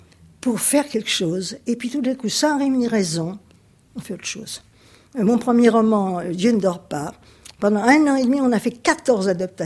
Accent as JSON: {"language": "French", "region": "Brussels", "country": "Belgium", "said": "Bruxelles, c'était ma ville, il ne faut pas oublier que je suis belge"}